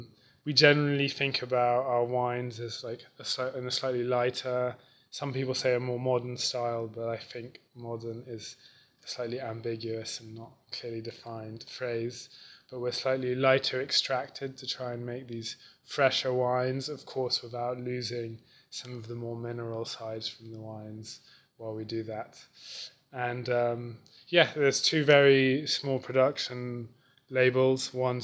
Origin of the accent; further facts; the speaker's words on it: Belgium; I'm not Italian originally, I'm from Belgium